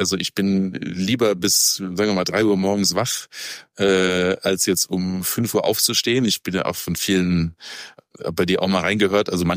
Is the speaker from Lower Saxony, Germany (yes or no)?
no; Heidelberg, Baden-Württemberg, Germany; ich komme aus Heidelberg ursprünglich. Hatte auch, glaube ich, relativ behütet irgendwie aufgewachsen